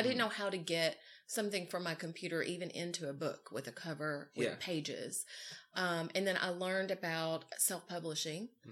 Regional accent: Tennessee, United States; It's my hometown people in Tennessee. I went to the county fair, which is like the biggest thing that happens where I'm from, is the county fair.

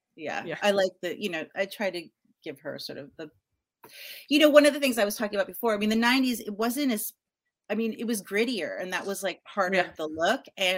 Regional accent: New Jersey, United States; now in Los Angeles, United States; I think, you know, the East Coast, I'm from New Jersey and I moved to LA in 94.

